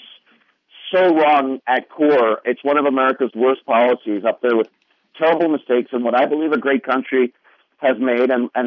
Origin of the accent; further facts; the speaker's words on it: New York, United States; So I grew up in the New York suburbs, and I always felt as though the indigenous gene was in me.